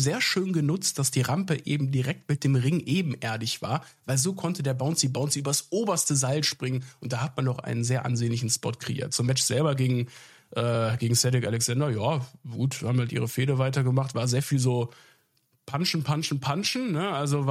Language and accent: German; Rhineland, Germany; Ich bin Rheinländer. Die reden hier so.